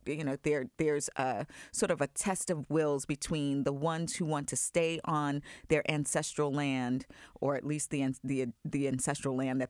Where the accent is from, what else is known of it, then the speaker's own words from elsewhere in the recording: New York, United States; My mom comes from a Gullah culture, but, you know, I grew up in Long Island.